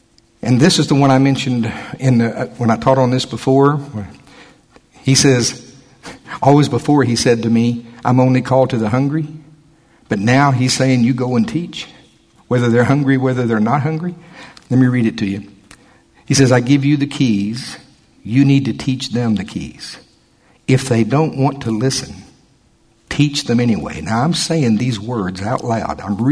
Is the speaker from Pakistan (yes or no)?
no; the South, United States; You know, y'all, I am from the South. Glory to God.